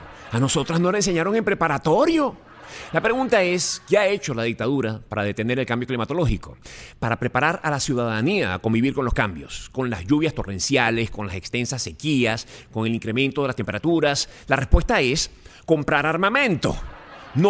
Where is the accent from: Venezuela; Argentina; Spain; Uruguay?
Venezuela; born there; Con lo que nos cuesta conseguirlo a los que nacimos en Venezuela.